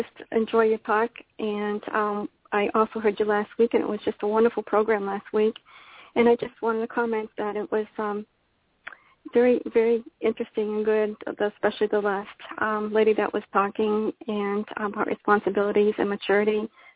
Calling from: Largo, Florida, United States; I'm from Largo, Clearwater, the Largo area in Florida.

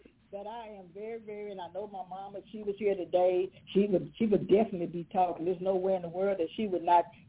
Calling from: Beaumont, United States; I'm calling from Beaumont, and I have some more people online from Beaumont, too, as well.

